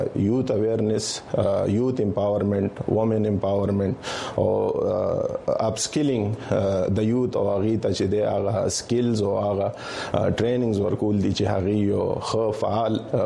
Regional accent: Khyber Pakhtunkhwa, Pakistan; now in Peshawar, Pakistan; زما تعلق د قبایلی سیمو او رگزی ضلع سره دی خو دا وخت موږ په پیښور کې میشته یو.

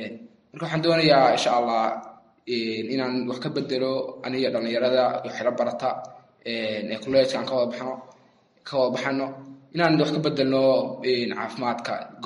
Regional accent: Sool, Somalia; Waxaan igu kalifay inaan bartana horta deegaankeena ama gobolka Sool.

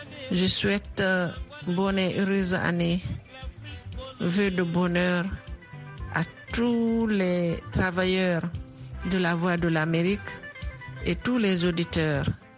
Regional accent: Conakry, Guinea; Je suis de Conakry … présidente du réseau africain des travailleurs domestiques.

